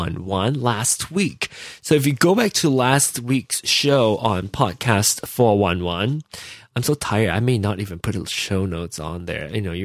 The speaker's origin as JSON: {"language": "English", "town": "Kansas City", "region": "Missouri", "country": "United States", "said": "because we're both from Kansas City."}